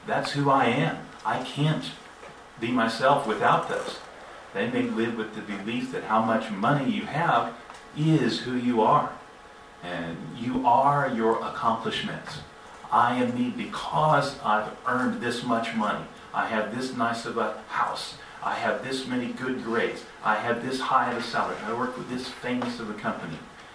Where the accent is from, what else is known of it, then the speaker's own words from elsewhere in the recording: United States; I'll talk about my country since I'm an American, but you might find some common points of this in your culture.